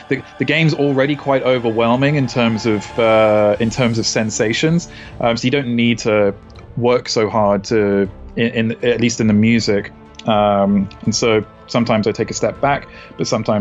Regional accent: United Kingdom; now in United States; I'm British, and I just wanted to work in my own country. Obviously, I live out here in America

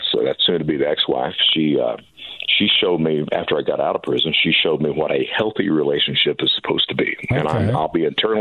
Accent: Kentucky, United States; I'm from Kentucky. We're a close-knit family.

